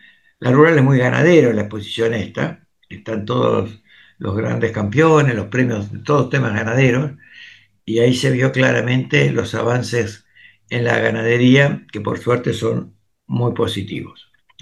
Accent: Argentina; Nosotros como Argentina tenemos un tema que nosotros somos occidentales

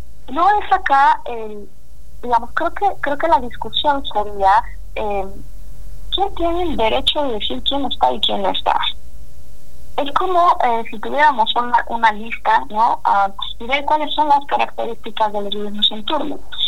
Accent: Mexico; las condiciones del sistema político mexicano. En mi país

